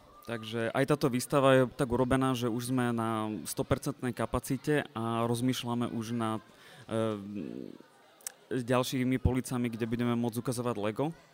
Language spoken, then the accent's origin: Slovak; Bratislava, Bratislava Region, Slovakia; a vlastne chcem to tak umiestniť ako hrdý Bratislavčan.